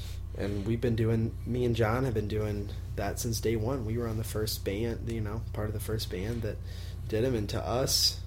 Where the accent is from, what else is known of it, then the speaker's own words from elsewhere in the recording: St. Louis, Missouri, United States; I was born and raised here in St. Louis. Born in the late summer of '88 here in this great town. Grew up in South City, not too far from where we are currently hanging out.